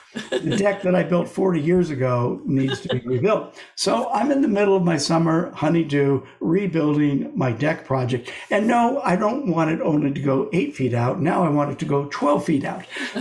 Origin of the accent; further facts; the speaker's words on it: Los Angeles, California, United States; You know, there's this old saying in Texas, and I'm not from Texas, I'm from Los Angeles